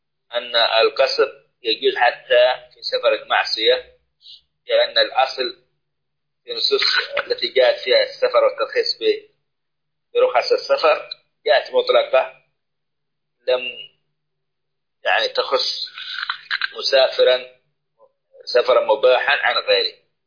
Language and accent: Arabic; Saudi Arabia